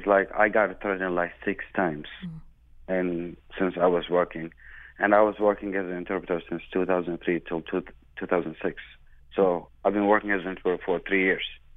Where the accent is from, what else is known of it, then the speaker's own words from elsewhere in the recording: Baghdad, Baghdad Governorate, Iraq; I was born in Baghdad. You know, I was raised and born over there.